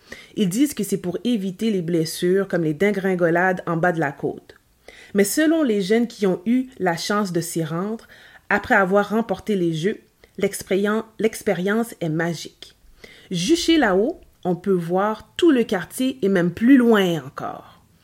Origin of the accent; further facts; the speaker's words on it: Quebec, Canada; je suis une Québécoise qui est d'origine haïtienne, donc j'ai la peau noire.